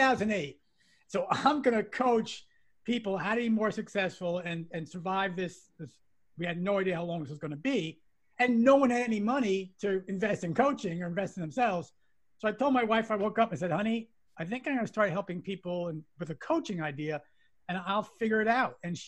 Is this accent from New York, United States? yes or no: yes; New York, United States; I was born and raised in New York.